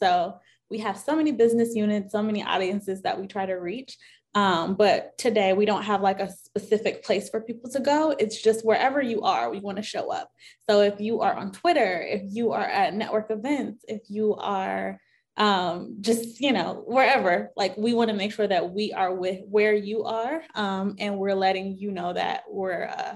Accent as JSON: {"language": "English", "region": "Midwest", "country": "United States", "said": "I'm a Midwesterner, and I'm the community marketing manager at Carta."}